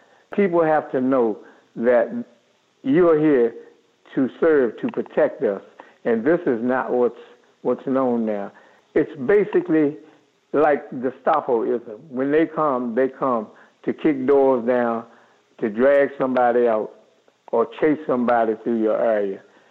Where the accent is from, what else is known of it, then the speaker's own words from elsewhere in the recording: United States; As a young man, I grew up in Washington, and they had a beat police who walked the beats, and this was his area.